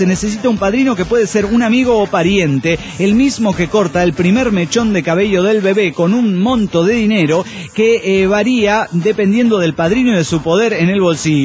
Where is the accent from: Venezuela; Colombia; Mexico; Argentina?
Venezuela; Turmero, Aragua; moved away as an adult; de Turmero, Venezuela.